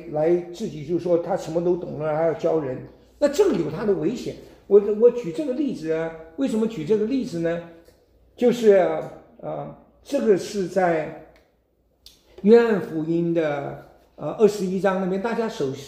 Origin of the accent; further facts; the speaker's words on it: China; 我们中国人一个文化我不喜欢